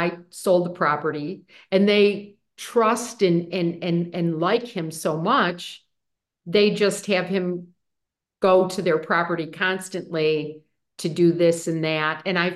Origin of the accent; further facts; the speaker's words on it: Buffalo, New York, United States; now in Florida, United States; I'm from Buffalo, New York, as I believe I mentioned.